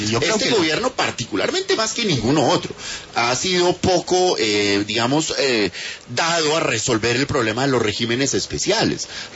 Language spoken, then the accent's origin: Spanish; Colombia; Cada vez somos menos los colombianos que cotizamos a la pensión.